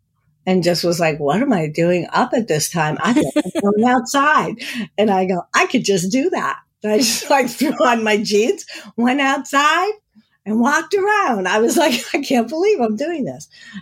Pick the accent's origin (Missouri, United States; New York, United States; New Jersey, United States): New Jersey, United States; I grew up in New Jersey. Yeah, I know it well.